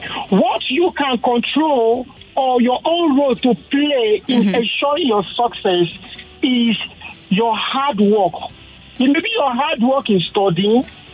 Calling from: Ikeja, Lagos, Nigeria; I'm coming in from Ikeja.

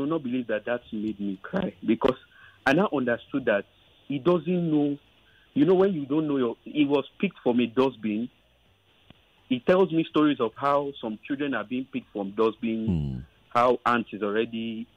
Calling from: Ikorodu, Lagos, Nigeria; I'm calling from Ikorodu.

